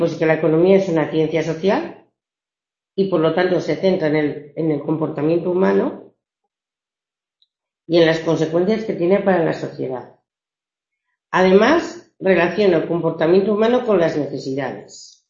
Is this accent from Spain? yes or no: yes; Asturias, Spain; por ejemplo en el norte de España, yo estoy en Asturias, no sé si lo ubicáis, pero está en la zona del mar Cantábrico.